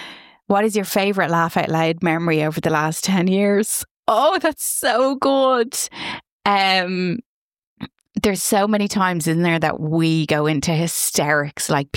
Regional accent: Ireland; as an Irish person, I want to kill you.

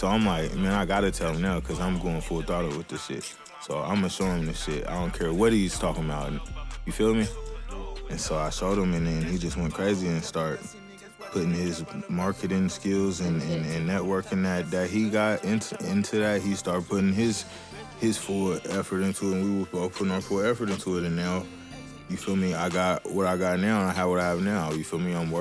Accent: Seattle, Washington, United States; Yeah, I'm from Seattle. I'm from the Central District.

